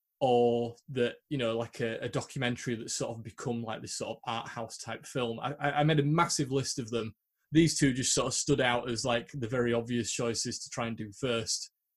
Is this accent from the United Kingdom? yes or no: yes; Yorkshire and the Humber, United Kingdom; because, you know, we're from Yorkshire.